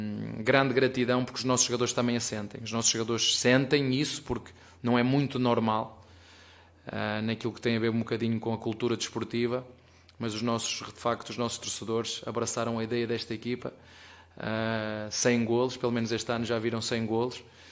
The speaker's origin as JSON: {"language": "Portuguese", "town": "Penafiel", "region": "Porto", "country": "Portugal", "said": "Lá na minha terra, em Penafiel, vocês gostam de Penafiel?"}